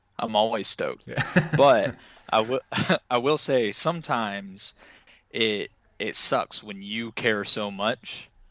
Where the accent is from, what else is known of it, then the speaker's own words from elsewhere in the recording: Little Rock, Arkansas, United States; so I'm originally from Arkansas, Little Rock, Arkansas.